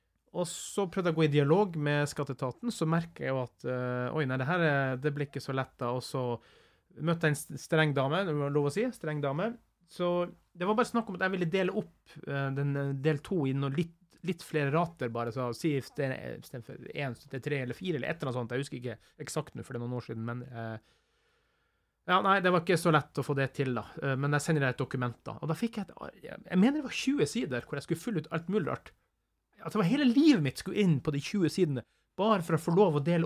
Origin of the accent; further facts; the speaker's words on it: Northern Norway, Norway; Og da treffer jeg jo, som nordlending, en annen nordlending.